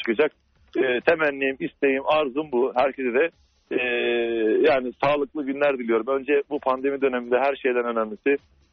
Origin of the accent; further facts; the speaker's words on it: Samsun, Turkey; ben Samspor taraftarıyım. Samsunluyum.